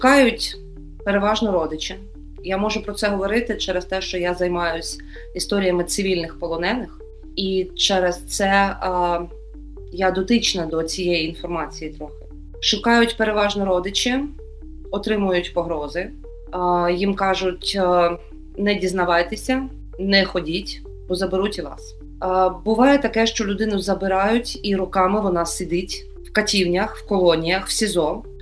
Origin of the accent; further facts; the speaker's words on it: Mariupol, Donetsk Oblast, Ukraine; про те, що я з Маріуполя